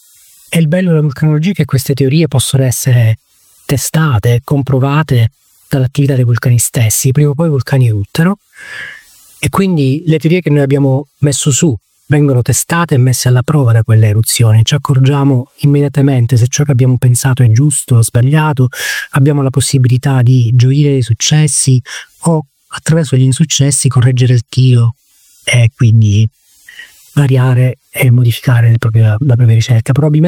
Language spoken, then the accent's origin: Italian; Sicily, Italy; io sono siciliano di nascita, in realtà sono anche siciliano di formazione.